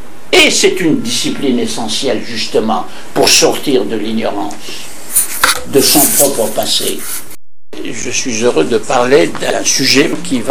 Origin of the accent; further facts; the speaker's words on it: Kabylie, Algeria; first language Kabyle; French is a second language; je suis algérien, je suis né en Kabylie. J'ai grandi, comme vous le savez, dans une culture orale, pas d'écrit du tout. Toute ma famille ne parle que le Kabyle.